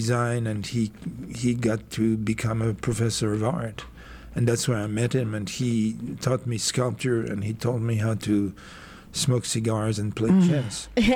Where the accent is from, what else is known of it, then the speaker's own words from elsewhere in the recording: Mexico City, Mexico; English is a second language; moved away as an adult; now in United States; But I came from Mexico City, and my studies, my diplomas didn't translate, and I had to start college all over again.